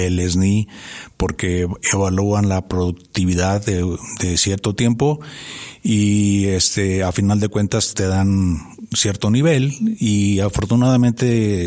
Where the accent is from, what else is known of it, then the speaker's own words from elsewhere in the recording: Vicente Guerrero, Durango, Mexico; Bueno, pues yo soy duranguense. Yo soy de Vicente Guerrero, Durango. Y estudié... bueno, toda mi carrera ha sido forestal. Tengo un bachillerato forestal en el CBTF 4 aquí en Durango.